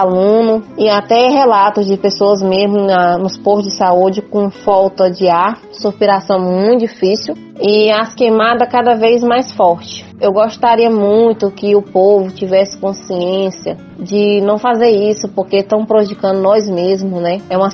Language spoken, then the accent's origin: Portuguese; Boca do Acre, Amazonas, Brazil; sou produtora rural, sou do município de Boca do Acre, sou da comunidade Cruzeirinho, moro na zona rural